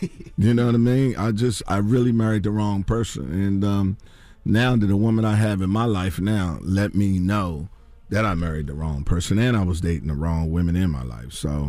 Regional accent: Washington, District of Columbia, United States; My hometown, Washington, D.C.

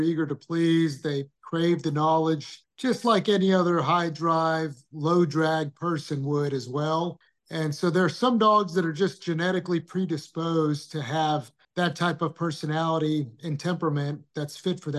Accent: Iran; I'm from Iran

